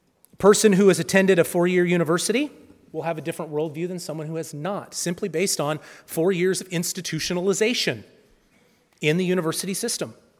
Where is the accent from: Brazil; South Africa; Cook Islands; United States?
United States; Pacific Northwest; I've never lived anywhere outside of the Northwest. I was born and I was raised in the Northwest.